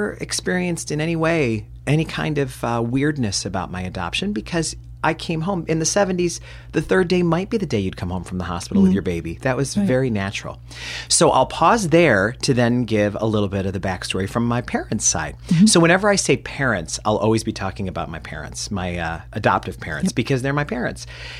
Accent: Rochester, New York, United States; And I grew up in Rochester, New York.

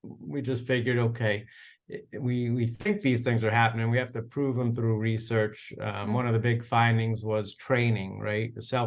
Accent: New York, United States; Yeah, so I grew up in Putnam County, New York. And you know, I hate to say, but 40 years ago, it was much more rural than it is now.

